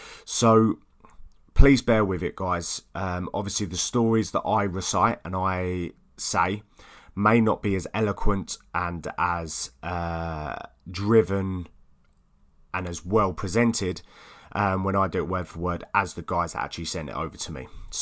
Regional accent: East of England, United Kingdom; accent: Essex; I wanted to get as many sound recordings as I can so that you guys aren't always listening to my lovely Essex accent.

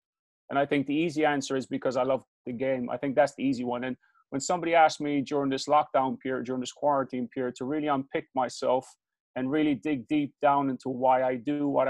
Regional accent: Ireland; now in London, United Kingdom; I'm from Ireland. I was born and raised and bred in Ireland, but I've been living in London for about 12 or 14 years now.

